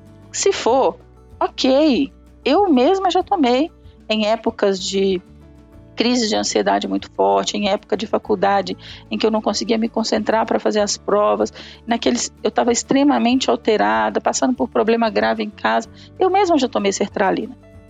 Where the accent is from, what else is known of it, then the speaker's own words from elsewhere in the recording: Minas Gerais, Brazil; Como mineiro, eu tô sempre usando essas expressões.